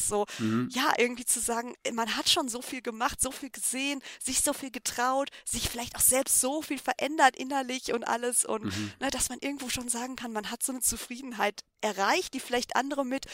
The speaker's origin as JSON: {"language": "German", "town": "Schwelm", "region": "North Rhine-Westphalia", "country": "Germany", "said": "Also ich komme halt aus der Nähe von Wuppertal, heißt, ich komme aus Schwelm. Das ist halt auch ein ganz kleines Kaff im Endeffekt."}